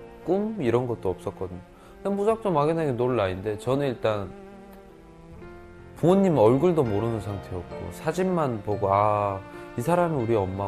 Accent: Chongjin, North Hamgyong, North Korea; 제 고향으로 다시 갔을 때, 청진으로 갔을 때

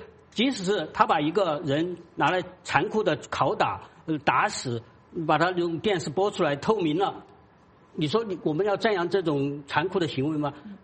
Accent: China; 但是我们作为中国人，或者说中国人的朋友，或者说是过去是我的母国的这样，

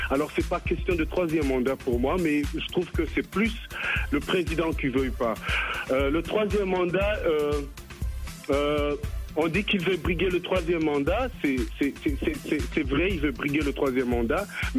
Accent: Burundi; born there; also born or lived in Kenya / Rwanda / Tanzania; je suis de nationalité rwandaise. Je suis né d'un père jamaïcain, une mère rwandaise. Mais je suis né au Burundi et j'ai grandi en Afrique

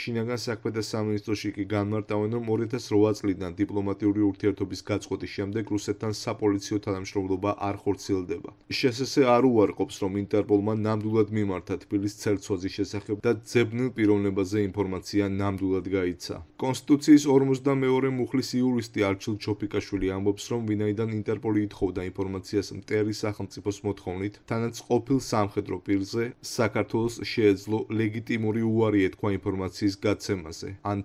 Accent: Sukhumi, Abkhazia, Georgia; რადგან მე თვითონ სოხუმიდან ვარ.

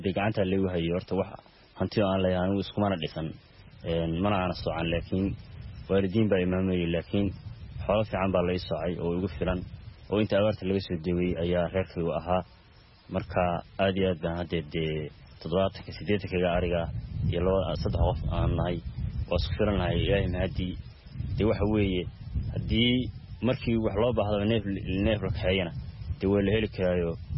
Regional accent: Bocaame, Sool, Somalia; born there; waxaan ku dhashay aagga magaalada Boocaame waxaana ka mid ahay xoolo dhaqatada ku nool aagga magaalada Boocaame.

